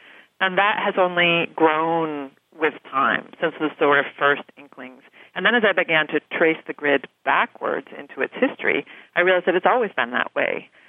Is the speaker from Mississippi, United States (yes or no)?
no; Oregon, United States; I grew up on the Oregon coast, and I saw, going back to visit my parents